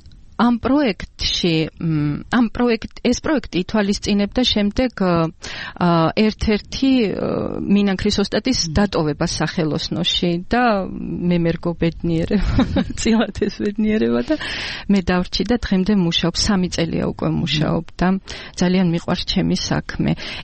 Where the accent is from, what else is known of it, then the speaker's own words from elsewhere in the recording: Akhalgori, Mtskheta-Mtianeti, Georgia; now in Tserovani, Georgia; მაგრამ ჩემი ოჯახის დედა ჩემი უფრო სწორად არის ახალგორის რაიონიდან წარმოშობით და ახალგორიც არის ჩემი მშობლიური კუთხე. და 2008 წლის საშინელი ომის შემდეგ ჩვენ აღმოჩნდით წეროვანში.